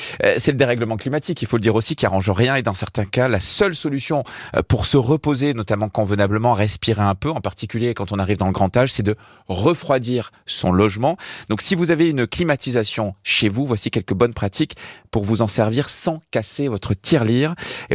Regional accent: Provence-Alpes-Côte d'Azur, France; Moi, je viens de Provence, au départ, on fait ça, en fait.

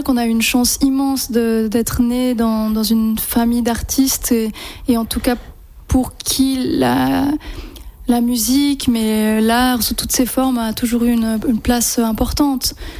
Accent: Orcières, Provence-Alpes-Côte d'Azur, France; quand on a grandi à Orcières, qui était à l'époque encore un tout petit village

